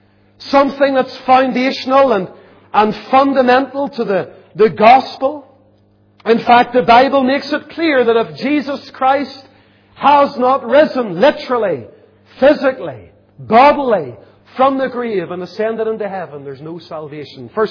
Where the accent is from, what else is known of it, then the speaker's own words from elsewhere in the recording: Lisburn, Northern Ireland, United Kingdom; Now, I grew up in Lisburn, a town that I love. I grew up in a Presbyterian church, and most of the religious people in my family are Presbyterians.